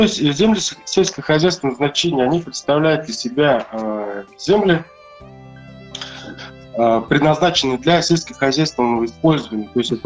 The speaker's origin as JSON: {"language": "Russian", "town": "Belozersk", "region": "Buryatia", "country": "Russia", "tie": "born or raised there", "also_born_or_lived": "Tomsk", "said": "Ну, родом я с Джидинского района, села Белозерск. Родился в селе Белозерск, закончил там школу, дальше уехал в город, учился в Томском государственном университете."}